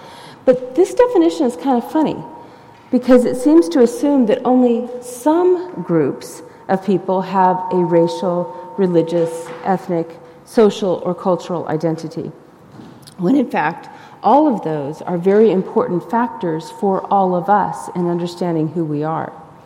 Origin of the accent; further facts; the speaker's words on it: San Diego, California, United States; I grew up in San Diego, and I learned to drive on a freeway.